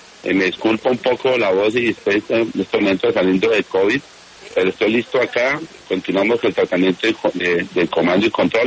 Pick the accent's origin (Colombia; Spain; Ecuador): Colombia; como buen colombiano